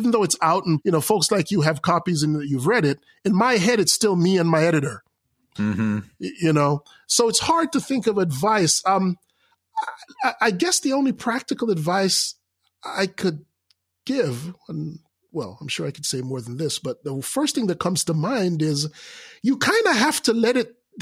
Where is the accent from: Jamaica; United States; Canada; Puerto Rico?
Jamaica; Earlier than that scene, where even though in Jamaica, growing up in Jamaica, books were hard to come by.